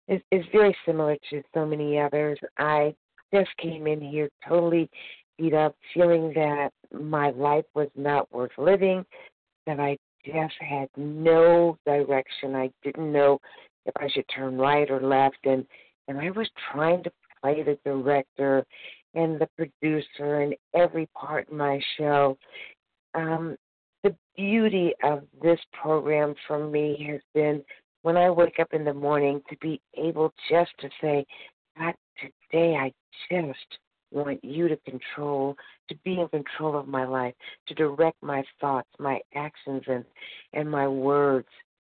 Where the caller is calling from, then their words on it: Missouri, United States; from Missouri.